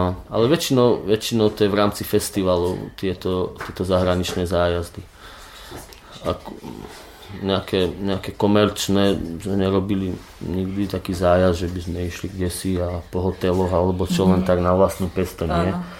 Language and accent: Slovak; Jasenica, Trenčín Region, Slovakia; začal v základnej škole v Jasenici pri Považskej Bystrici, vlastne odkiaľ pochádzam, kde aj bývame aj teraz spolu.